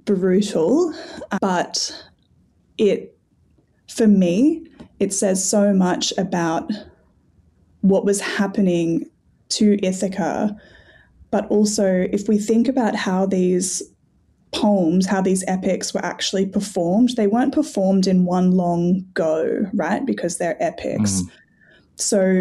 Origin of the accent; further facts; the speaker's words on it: Australia; accent: Australian; My Australian accent is just not good with the, never been good with the Greek in general, ancient or modern.